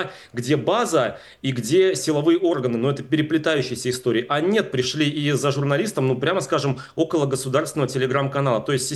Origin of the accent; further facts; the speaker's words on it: Novgorod Oblast, Russia; Вчера задержан министр транспорта Новгородской области, как раз откуда я родом.